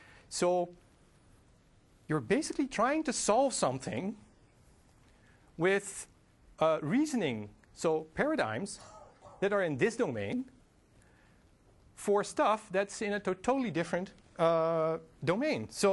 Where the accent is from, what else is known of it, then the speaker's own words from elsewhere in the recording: Netherlands; Now, I'm from Europe and the Netherlands, and I'm not very big on shooting innocent animals.